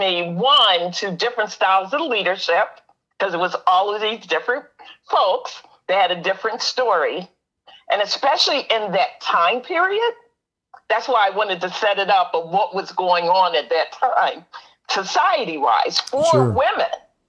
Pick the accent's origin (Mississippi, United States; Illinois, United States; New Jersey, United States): New Jersey, United States; So I'm originally from Jersey, and I think I shared that.